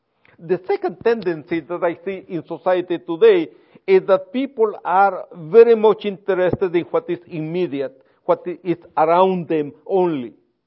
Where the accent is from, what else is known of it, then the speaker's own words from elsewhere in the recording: Guatemala; I'm from Guatemala. What else? I am a professor. What else? I am an evangelical.